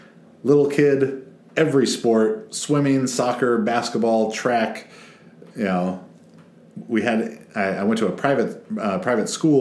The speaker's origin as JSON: {"language": "English", "town": "Irvine", "region": "California", "country": "United States", "tie": "born or raised there", "said": "while going to Mariners Christian School here in Orange County, California, growing up in Irvine"}